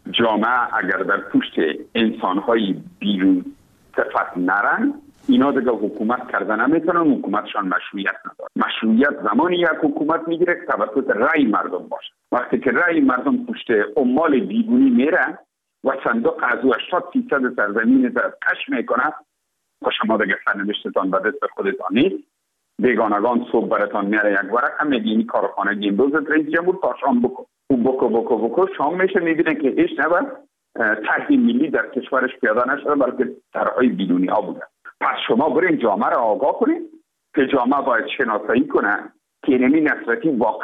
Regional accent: Afghanistan; ما افغان هستیم

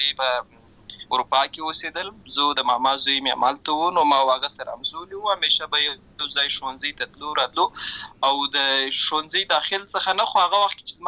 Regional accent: Lashkar Gah, Helmand, Afghanistan; زه په اصل کې د اورزګان ولایت یم، اما زه په هلمند ولایت لشکرګاه کې پیدا شوی یم.

